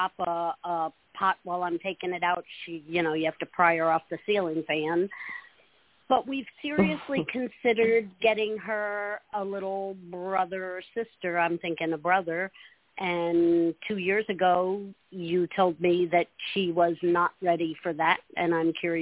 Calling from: Holly Hill, Florida, United States; in Holly Hill, Florida.

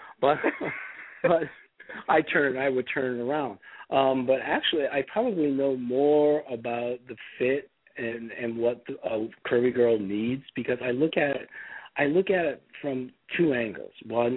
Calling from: Ohio, United States; I'm actually calling from Ohio because in the world of travel, my plane got canceled.

